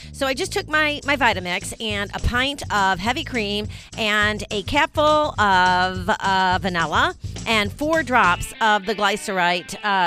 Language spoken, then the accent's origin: English; New York, United States; accent: New York; that's when I first moved from New York, and so my accent was a lot stronger.